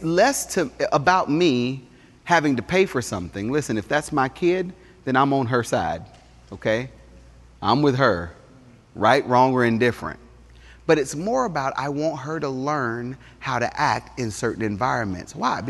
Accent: Atlanta, Georgia, United States; I grew up in Atlanta, Georgia, in the inner city, and we rode the public transportation everywhere we went.

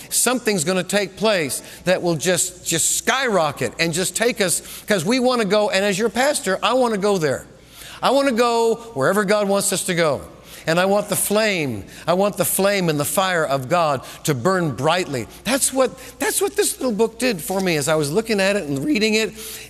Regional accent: New England, United States; You know, I came out of the Episcopal Church. I grew up in New England, came out of the Episcopal Church.

